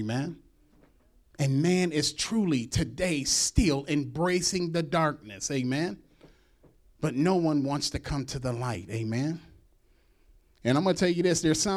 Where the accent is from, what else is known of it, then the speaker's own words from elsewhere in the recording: Detroit, Michigan, United States; or when we were growing up in Detroit, when we were little kids